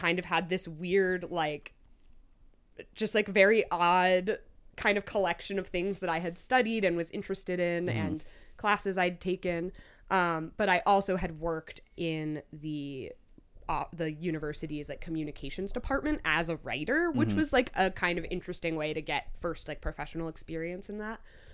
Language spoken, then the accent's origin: English; Newburgh, New York, United States; Yeah, I grew up in Newburgh, New York. I graduated from NFA in 2011. I was not actually born in Newburgh. I am not a born on Du Bois Street person, but I did grow up here and graduate from NFA.